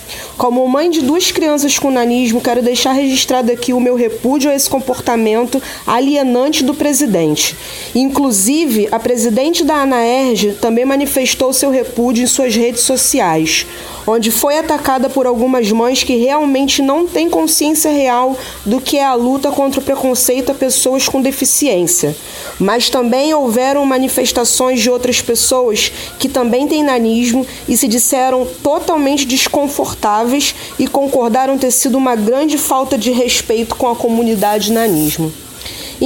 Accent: Magé, Rio de Janeiro, Brazil; sou de Magé, Rio de Janeiro, estudante de serviço social.

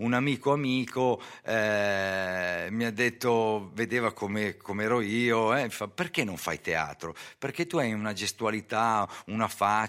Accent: Milan, Lombardy, Italy; accent: Milanese; also born or lived in Sicily; io sono cresciuto qua a Milano. Come prima hai detto tu, sono arrivato molto piccolo, era il 4 maggio, no, il 4, scusa, ottobre del 1958, avevo un anno e mezzo.

